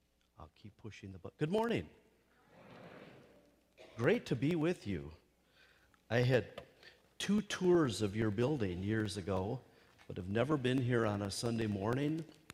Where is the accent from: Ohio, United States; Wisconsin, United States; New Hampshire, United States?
Wisconsin, United States; Rice Lake; also born or lived in Frederick; So Donna and I are both Wisconsin products. I'm from Frederick and Rice Lake in the northwestern part of the state.